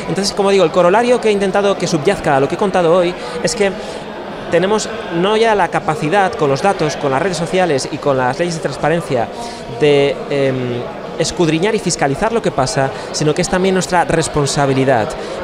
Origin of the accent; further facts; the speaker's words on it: Santander, Cantabria, Spain; yo vengo de un sitio pequeño donde la escena tecnológica además es bastante pequeña, limitada, es natural. Yo vengo de Santander.